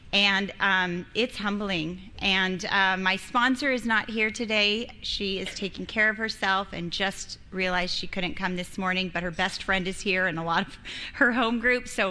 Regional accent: Costa Mesa, California, United States; I'm from Costa Mesa, so this is my hometown.

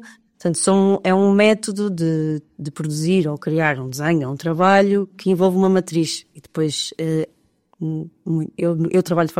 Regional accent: Coimbra, Centro, Portugal; eu sou de Coimbra, fiz lá o secundário

